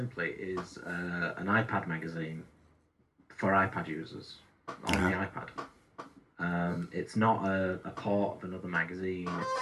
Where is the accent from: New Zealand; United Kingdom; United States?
United Kingdom; Leeds, Yorkshire and the Humber; accent: Yorkshire; now in Halifax, United Kingdom; I have been told I have a slight Yorkshire accent. I'm from Leeds originally, and that's where I am right now, but we live in Halifax. So, it's a mild Yorkshire accent, I would say.